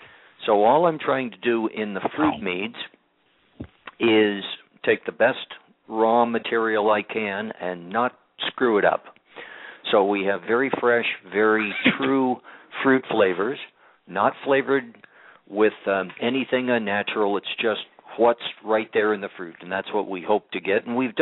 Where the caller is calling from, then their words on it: Moscow, Idaho, United States; we're calling from Moscow, Idaho, and Moscow, the city limits of Moscow, also happens to be the state line.